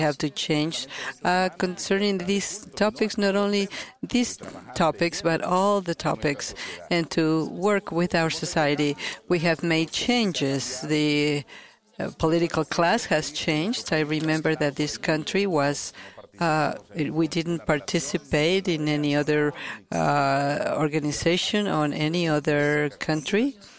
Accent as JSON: {"language": "English", "country": "Honduras", "said": "I am from Honduras. And for those who are here in reference, we are in Central America."}